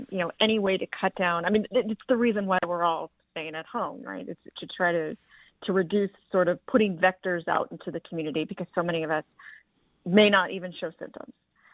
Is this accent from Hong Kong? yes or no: no; San Antonio, Texas, United States; And I'm from San Antonio, and I know what an integral part that is of the city.